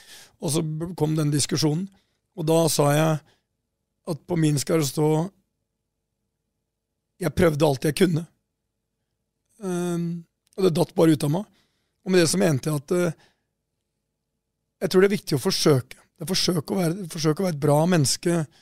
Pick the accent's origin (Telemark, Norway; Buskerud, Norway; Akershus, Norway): Telemark, Norway; Porsgrunn; uten at jeg hadde et bevisst forhold til det når jeg kom fra Porsgrunn, så har jeg alltid vært nysgjerrig på mennesker.